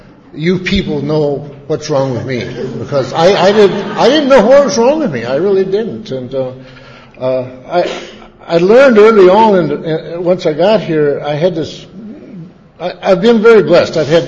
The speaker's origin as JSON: {"language": "English", "town": "Billings", "region": "Montana", "country": "United States", "said": "I'm from Billings, Montana."}